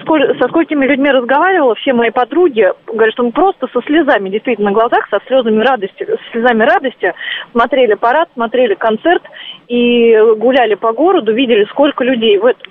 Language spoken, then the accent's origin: Russian; Moscow, Russia; я из Москвы.